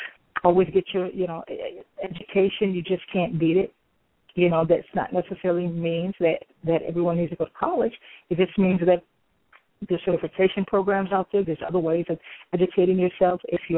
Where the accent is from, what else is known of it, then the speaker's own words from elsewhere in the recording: Midwest, United States; I'm originally from the Midwest, so moving to the South and living there